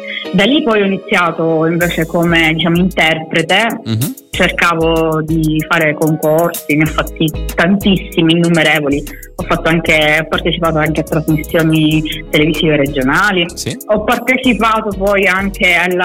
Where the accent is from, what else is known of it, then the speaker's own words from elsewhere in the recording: Catania, Sicily, Italy; io sono siciliana, sono di Catania.